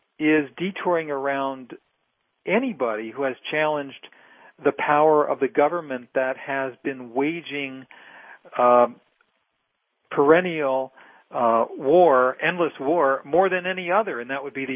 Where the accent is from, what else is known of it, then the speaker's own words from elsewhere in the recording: United States; And I have to say, you know, sadly, as an American, that in 2013, that is true.